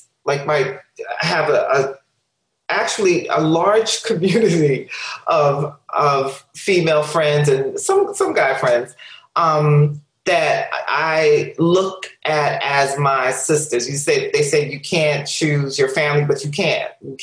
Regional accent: Brooklyn, New York, United States; that's not anything that I was familiar with in my life growing up in Brooklyn with my family.

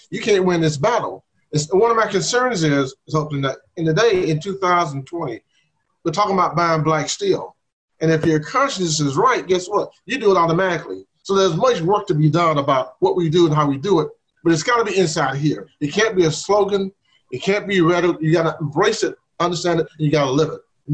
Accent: Georgia, United States; born there; I was born in Central Georgia in 1958.

